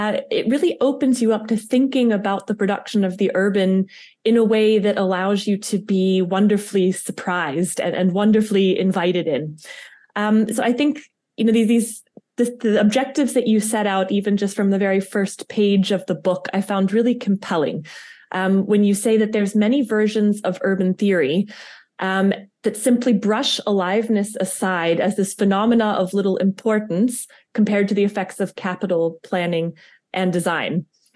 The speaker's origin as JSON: {"language": "English", "country": "United States", "accent": "American", "lives_now": "Vaduz, Liechtenstein", "said": "I have a bit of a problem with my American accent, so I hope you can all forgive me for that."}